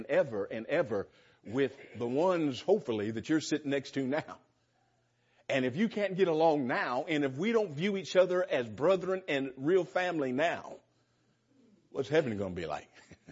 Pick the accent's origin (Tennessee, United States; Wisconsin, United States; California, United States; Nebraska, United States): California, United States; I'm from California, and I'm a Californian through and through. That's God's country, but only Californians would ever dare say that. I've been away from California longer.